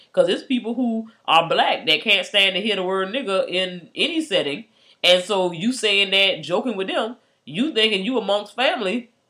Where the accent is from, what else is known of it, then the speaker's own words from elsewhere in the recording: Savannah, Georgia, United States; Shit, I'm from Savannah.